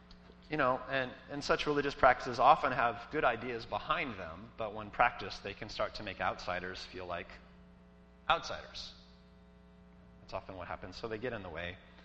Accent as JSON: {"language": "English", "country": "United States", "said": "So I go and I visit Cuba from time to time, and because I'm an American, occasionally Cubans will want to talk policy to me."}